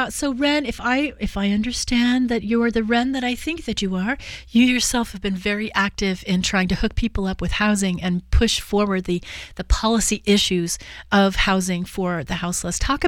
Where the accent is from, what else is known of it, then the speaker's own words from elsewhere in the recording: Western United States, United States; I'm from the Western states. Why does it seem like the Western states have so many unhoused people?